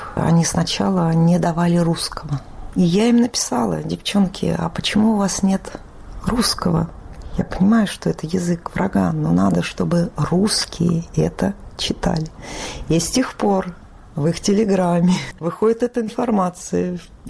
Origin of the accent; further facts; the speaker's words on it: Pripyat, Kyiv Oblast, Ukraine; now in Russia; Я им объясняла, что я сама из Припяти, что я сама эвакуировалась, что у меня не было одежды